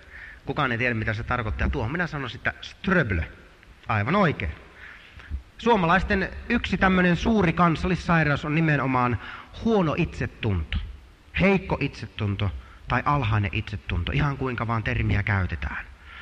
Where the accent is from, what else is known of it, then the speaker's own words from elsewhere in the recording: Savo, Finland; meillä Savossa oli vähän sellainen kuvio, että muistan kun minullekin nuorena poikana